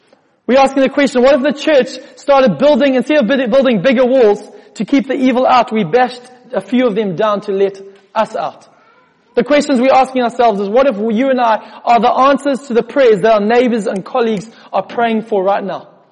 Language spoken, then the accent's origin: English; Zimbabwe; We had a TV show in Zimbabwe. I grew up in Zimbabwe.